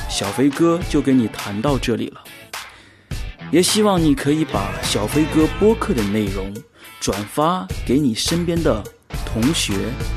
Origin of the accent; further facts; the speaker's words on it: China; 我们中国人总是说，书中自有黄金屋，书中自有颜如玉